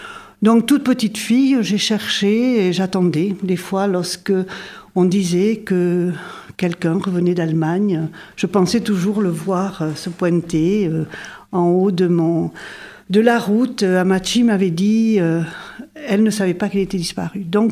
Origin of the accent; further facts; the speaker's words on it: Saint-Jean-de-Luz, Nouvelle-Aquitaine, France; nous étions élevés, je suis née à Saint-Jean-de-Luz.